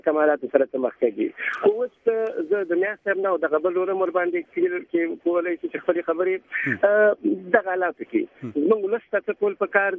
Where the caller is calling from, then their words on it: Saudi Arabia; زه په سعودي عربستان کې یم